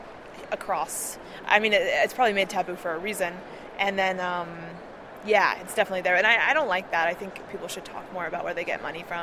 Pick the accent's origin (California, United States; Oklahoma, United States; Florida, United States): California, United States; Berkeley; I grew up in Berkeley, California, so these kinds of values.